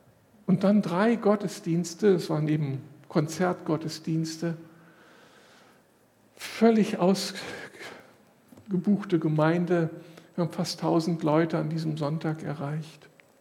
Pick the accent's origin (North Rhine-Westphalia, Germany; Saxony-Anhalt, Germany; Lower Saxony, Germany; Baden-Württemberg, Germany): North Rhine-Westphalia, Germany; Moers; aus meiner Heimatstadt Mörs.